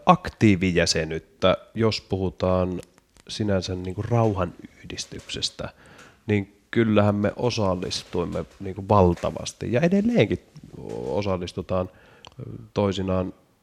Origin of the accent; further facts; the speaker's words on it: North Ostrobothnia, Finland; siinä oli varsinkin Pohjois-Pohjanmaalla, josta mä olen kotoisin